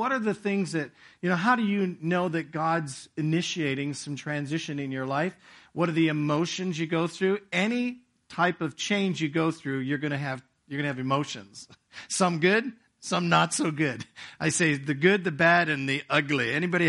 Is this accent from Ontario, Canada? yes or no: yes; Toronto, Ontario, Canada; also born or lived in England; now in Hamilton, Canada; I actually grew up in Toronto. I was born in England, and my parents immigrated to Canada in 67 and basically lived most of my life in Toronto. I preached, pastored in Toronto for 12 years. And then we moved to Hamilton about 20 years ago